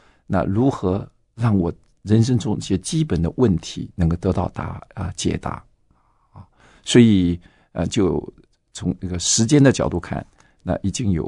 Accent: Shanghai, China; 因为我是生在上海哈，那在上海那个时代，我不太可能对宗教信仰有任何的了解啊

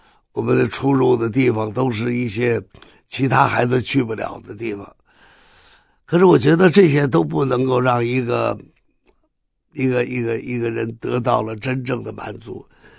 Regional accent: Shenyang, Liaoning, China; born there; also born or lived in Shanghai / Tianjin; 虽然我的祖籍是浙江啊，那么但是我们几代都在上海，可是我生在沈阳。30年生在沈阳

